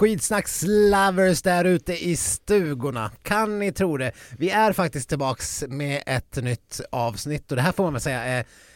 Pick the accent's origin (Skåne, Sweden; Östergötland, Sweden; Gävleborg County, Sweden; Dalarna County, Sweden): Dalarna County, Sweden; många kallar ju mig som dalmas för norrlänning också.